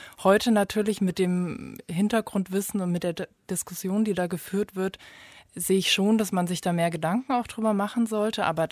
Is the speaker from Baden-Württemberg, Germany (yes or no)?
no; Bavaria, Germany; Genau, ich komme aus Bayern.